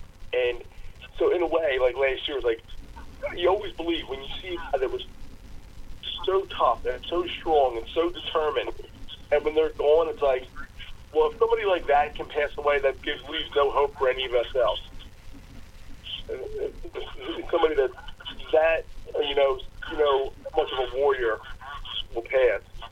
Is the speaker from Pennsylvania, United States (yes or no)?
yes; Philadelphia, Pennsylvania, United States; I'm from Philadelphia.